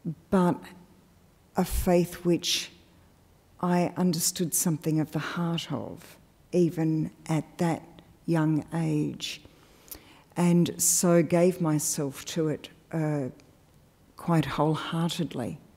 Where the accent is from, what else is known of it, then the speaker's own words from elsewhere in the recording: Melbourne, Victoria, Australia; So I'm an Australian-born woman. I grew up in Melbourne. I was the youngest of three children.